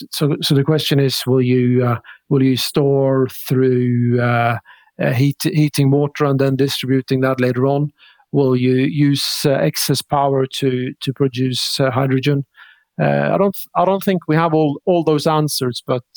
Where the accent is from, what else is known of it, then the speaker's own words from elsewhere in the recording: Rogaland, Norway; There is a small island on the west coast of Norway, outside of my hometown, called Utsira